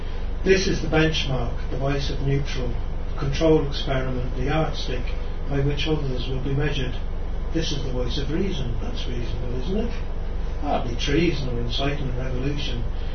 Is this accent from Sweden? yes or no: no; Tipperary, Ireland; I grew up in Tipperary